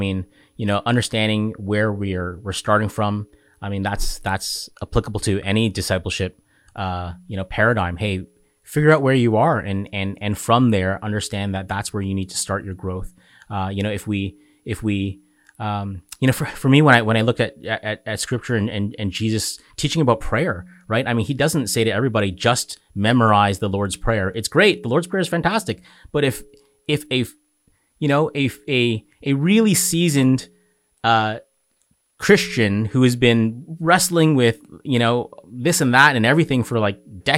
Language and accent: English; Canada; I know I'm speaking as a Canadian leader.